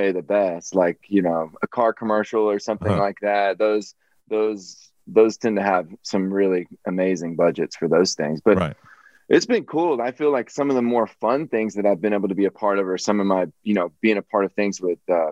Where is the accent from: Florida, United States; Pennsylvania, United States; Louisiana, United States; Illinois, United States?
Illinois, United States; in the southern part of Illinois, so, you know, Cubs were always on our radar as kids, even though we're pretty far from Chicago.